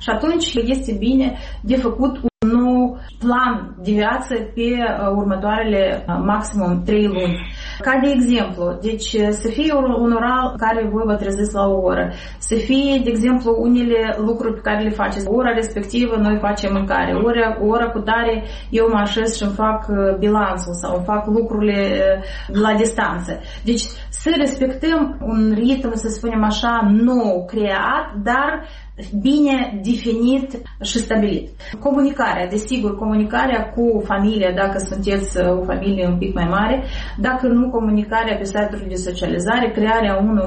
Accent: Moldova; pe care le avem nu doar noi ca moldoveni, dar le are toată lumea.

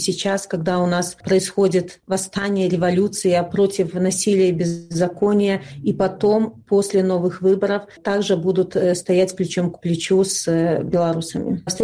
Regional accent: Belarus; это мы, белорусы, настолько поразили мир своей борьбой

